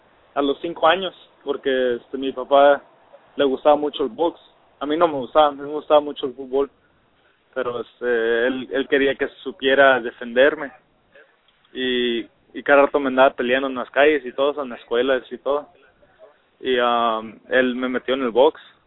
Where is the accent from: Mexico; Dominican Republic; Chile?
Mexico; Mi estilo es como cualquier mexicano, pelear bien agresivo